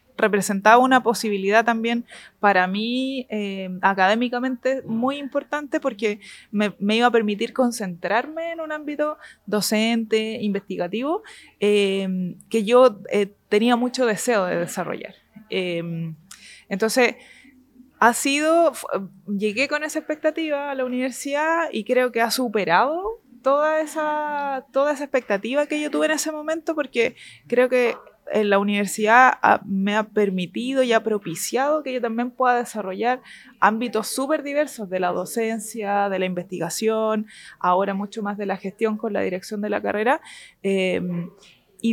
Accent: Santiago, Santiago Metropolitan Region, Chile; Bueno, yo soy de Santiago, toda mi familia está allá

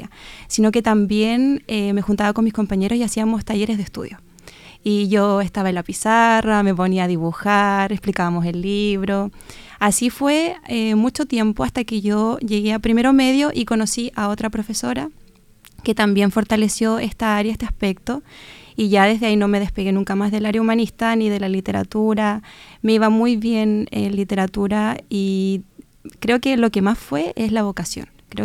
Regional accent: Osorno, Los Lagos, Chile; yo tengo 23 años, soy de Osorno, toda mi vida he vivido acá. Mi abuela es de este lugar, mi madre, mi padre, bueno, mi padre es del sector de Trumao, pero sigue siendo cercana a esta localidad.

